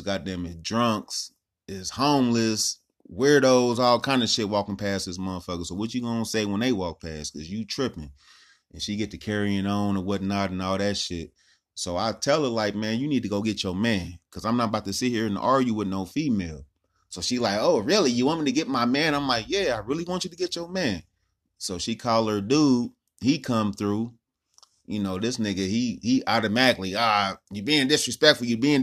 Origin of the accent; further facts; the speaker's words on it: Ohio, United States; And I tell him, like, I'm from Ohio.